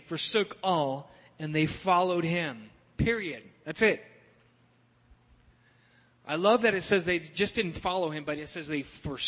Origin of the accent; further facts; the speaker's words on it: California, United States; Growing up in California, I spent a lot of time at the ocean